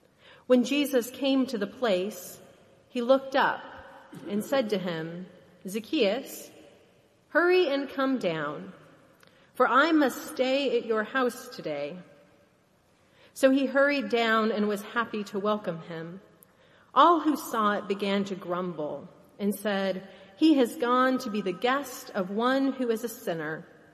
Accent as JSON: {"language": "English", "region": "Idaho", "country": "United States", "tie": "born or raised there", "said": "I remember growing up in Idaho, where the Aryan Nation loved to march in small towns."}